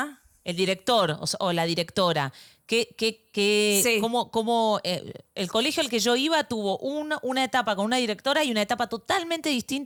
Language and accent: Spanish; Argentina; Yo, que soy argentina